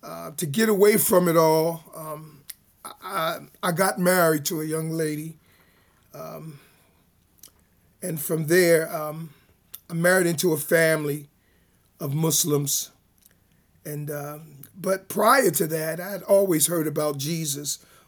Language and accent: English; Philadelphia, Pennsylvania, United States; I'm currently living here in Kensington. I've been here maybe about 31, 32 years, but I grew up in North Philly on the other side of Broad Street, 23rd and Diamond Street, Raymond Rosen Projects.